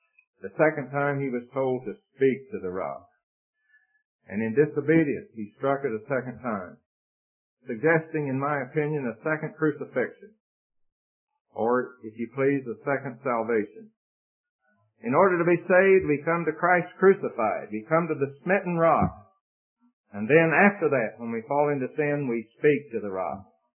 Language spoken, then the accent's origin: English; Tulsa, Oklahoma, United States; I went to a revival meeting once in my hometown of Tulsa, Oklahoma.